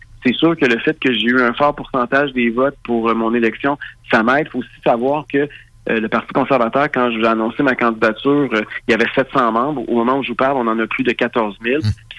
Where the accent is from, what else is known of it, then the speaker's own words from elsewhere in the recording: Quebec, Canada; je suis un nationaliste, je suis un francophone, je suis québécois, je suis fier de mes origines, de mon identité.